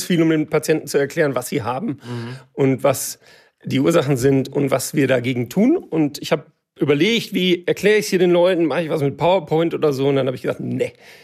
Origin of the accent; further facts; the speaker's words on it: Coesfeld, North Rhine-Westphalia, Germany; Ich komme aus Coesfeld im Münsterland. Das ist so nördlich vom Ruhrgebiet.